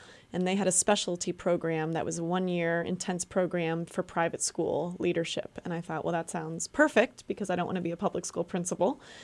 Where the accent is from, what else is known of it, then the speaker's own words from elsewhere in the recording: Allentown, Pennsylvania, United States; So I grew up in Allentown and went to Allen High School and finished Allen and ended up at Vanderbilt University in Tennessee, which was a really different experience coming from Allentown, but was great.